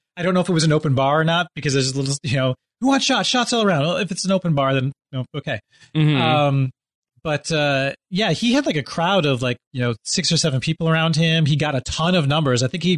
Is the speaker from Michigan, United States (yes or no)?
yes; Michigan, United States; growing up in the Midwest in like West Michigan, camping was like just part and parcel of the experience.